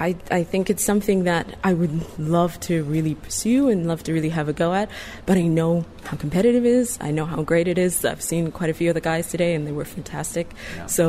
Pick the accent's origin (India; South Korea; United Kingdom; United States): United Kingdom; Cardiff, Wales; now in Dubai, United Arab Emirates; I am from the UK. I'm from Cardiff in Wales, but I don't sound Welsh. And I've been in Dubai since 2013.